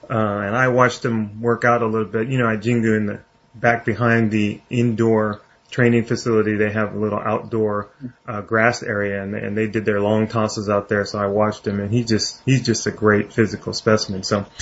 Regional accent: Wyoming, United States; born there; Well, I was born in Wyoming, but that's beside the point.

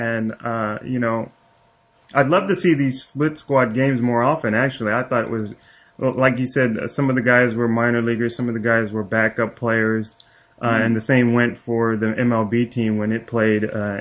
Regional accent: United States; But I'm American, and I grew up on big league baseball

